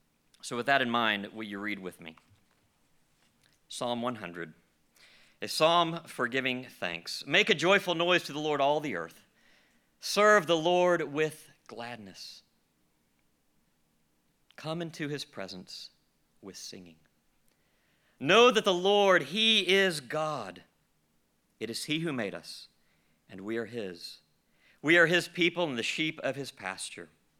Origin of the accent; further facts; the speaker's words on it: Greenville, South Carolina, United States; You know, growing up in the Southeast, I grew up here in Greenville